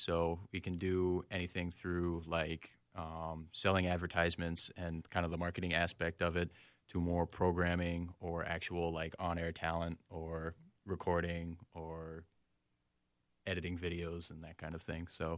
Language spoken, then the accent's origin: English; Iowa, United States; No, I'm actually from Iowa.